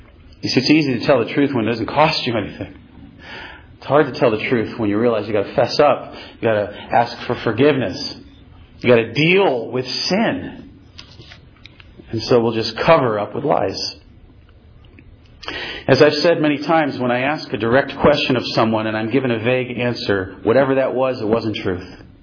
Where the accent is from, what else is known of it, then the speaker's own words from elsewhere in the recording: Rochester, New York, United States; But actually, I was raised in Rochester, New York. So So the way we speak, we say things like banana, you know.